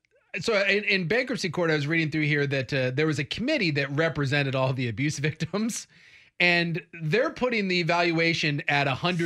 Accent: Alaska, United States; And my dad, like growing up in Alaska, we always went camping anyway.

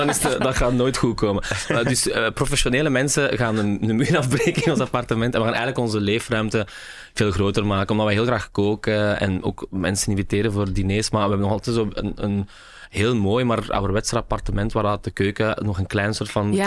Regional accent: Rotselaar, Flemish Brabant, Belgium; also born or lived in Leuven / Ghent; now in Antwerp, Belgium; Nee, ik ben geboren in Leuven en opgegroeid in Rotselaar. Dat is een dorpje dichtbij Leuven, tussen Aarschot en Leuven, zullen we zeggen.

